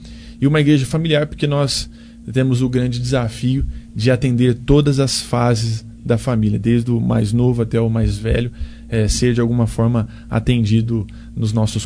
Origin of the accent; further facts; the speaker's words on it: Jaboticabal, São Paulo, Brazil; Também de Jaboticabal.